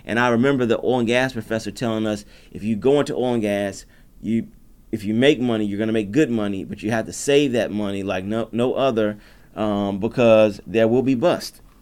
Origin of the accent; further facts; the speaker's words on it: North Carolina, United States; You know, growing up in North Carolina, and I've moved around a ton, you know, up and down the East Coast and even some in the Gulf Coast.